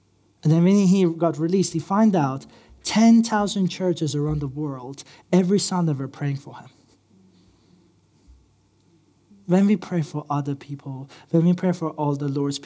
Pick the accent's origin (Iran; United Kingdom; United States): Iran; As I mentioned, I'm Iranian. I grew up in Iran. I grew up in persecuted church.